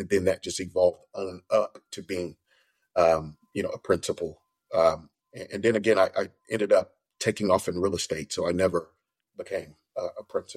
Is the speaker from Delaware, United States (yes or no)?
no; Mobile, Alabama, United States; now in Texas, United States; But from Mobile, Alabama, so I'm a Bama guy, roll tide, that probably burned a lot of ears. But anyway, been in Texas for what now, 25 years.